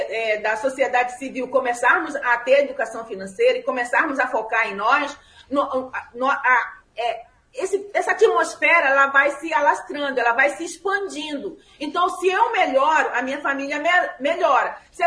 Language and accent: Portuguese; Macapá, Amapá, Brazil; born there; now in Rio de Janeiro, Brazil; eu sou filha do Norte, nasci em Macapá, vim para o Rio de Janeiro atrás de um sonho